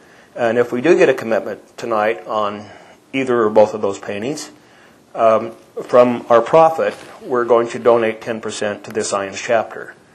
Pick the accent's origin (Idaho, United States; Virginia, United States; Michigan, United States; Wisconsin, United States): Idaho, United States; Rexburg; now in Utah, United States; I came from Rexburg, Idaho. That's where I grew up. I moved to Utah 20 years ago.